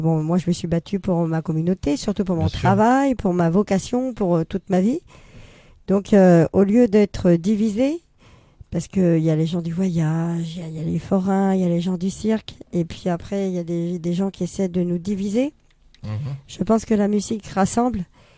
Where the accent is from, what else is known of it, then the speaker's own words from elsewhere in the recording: Paris, Île-de-France, France; Je suis parisienne.